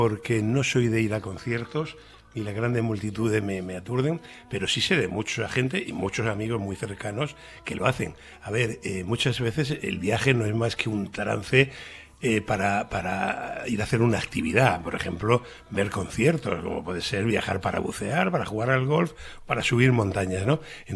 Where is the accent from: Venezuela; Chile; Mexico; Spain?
Spain; Region of Murcia; Aquí en Murcia, en mi tierra, siempre bien con la familia.